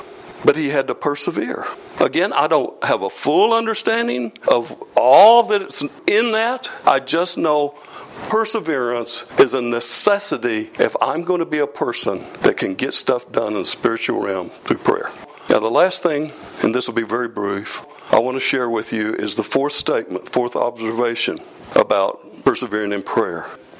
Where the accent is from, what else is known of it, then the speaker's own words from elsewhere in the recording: Texas, United States; You know, I grew up in the Panhandle of Texas, and boy, when the thunderstorms come, you look out of the cloud